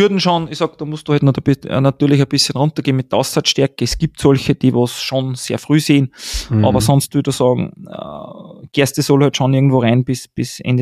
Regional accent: Austria; Es ist natürlich für uns als Österreicher

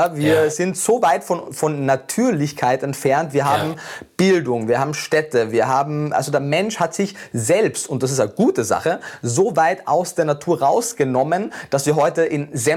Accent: Carinthia, Austria; born there; also born or lived in Vienna; also ich war ja durchgehend in Österreich, ich bin in Kärnten geboren, habe dann in Wien mein Studium gemacht, das heißt, ich bin innerhalb von Österreich umgezogen

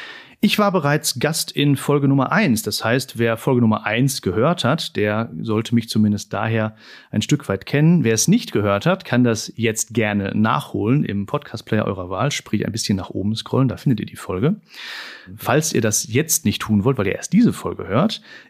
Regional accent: North Rhine-Westphalia, Germany; ich komme aus dem Ruhrgebiet, habe also auch meine Wurzeln rund um diese Region.

